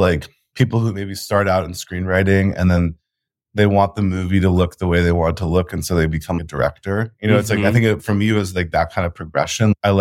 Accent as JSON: {"language": "English", "region": "New York", "country": "United States", "tie": "born or raised there", "said": "than what I had seen growing up in New York, of just like blue chip galleries"}